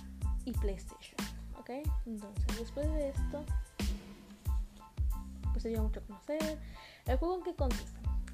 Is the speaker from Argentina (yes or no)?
no; Yucatán, Mexico; Entonces yo soy yucateca, oficialmente yucateca, me enorgullece.